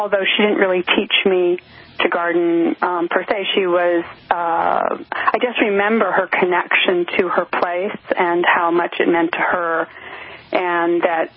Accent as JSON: {"language": "English", "town": "Douglaston", "region": "New York", "country": "United States", "tie": "born or raised there", "said": "Well, I grew up in Douglaston, Queens, which is sort of where Long Island and New York City, it's like right on the border of the last town, one of the last towns in New York City, technically."}